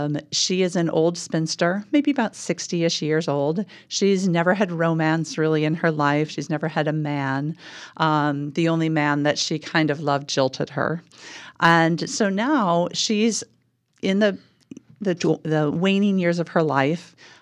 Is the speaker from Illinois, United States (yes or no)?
yes; St. Charles, Illinois, United States; I grew up in the Chicagoland area in a little town called St. Charles, Illinois.